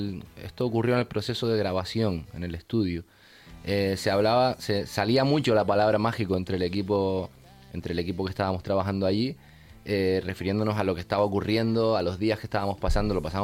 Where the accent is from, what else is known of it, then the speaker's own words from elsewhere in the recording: Canary Islands, Spain; Nuestra historia se escribe en las calles de Madrid, a pesar de que somos canarios.